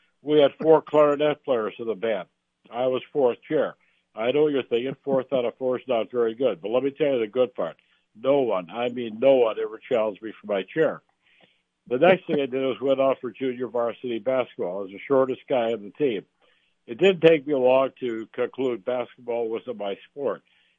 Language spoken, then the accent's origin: English; Skidway Lake, Michigan, United States; It was a consolidated school district of three towns, Whittemore, Prescott, and Skidway Lake. I was from Skidway Lake.